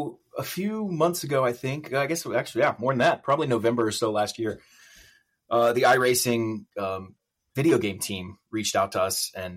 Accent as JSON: {"language": "English", "region": "Southern United States", "country": "United States", "tie": "born or raised there", "said": "I mean, we grew up in the South. My first concert ever was"}